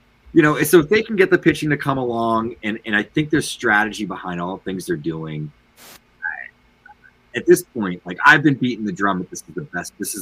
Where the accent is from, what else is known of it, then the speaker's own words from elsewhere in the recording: Boston, Massachusetts, United States; I'm from Boston.